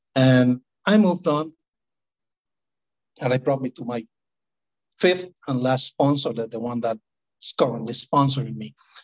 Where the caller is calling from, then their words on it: Carolina, Puerto Rico; Eventually, I moved back to Puerto Rico. I'm joining in from Carolina in Puerto Rico.